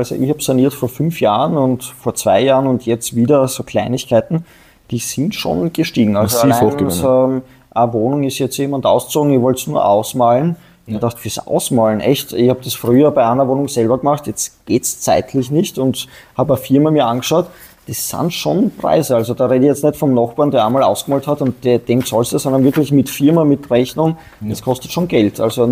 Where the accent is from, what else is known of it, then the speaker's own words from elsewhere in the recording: Graz, Styria, Austria; now in Vienna, Austria; ich bin aus Graz nach Wien gezogen